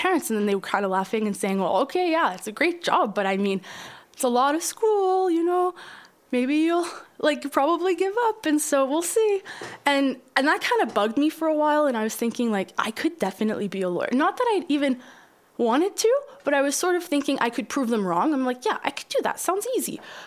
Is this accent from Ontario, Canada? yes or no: yes; Sudbury, Ontario, Canada; now in Montreal, Canada; Just for some context, I come from Sudbury, Ontario. Shout out, love this place. And it's about 4 hours north of Toronto.